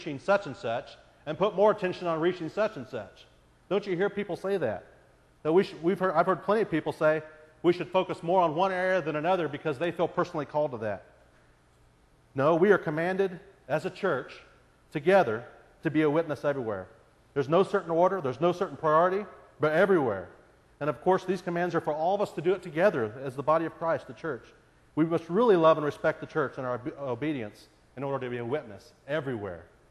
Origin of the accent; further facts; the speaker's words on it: Clay Center, Kansas, United States; I was growing up in Clay Center, Kansas.